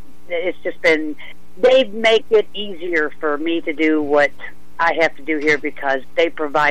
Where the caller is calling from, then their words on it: Hohenwald, Tennessee, United States; Hohenwald.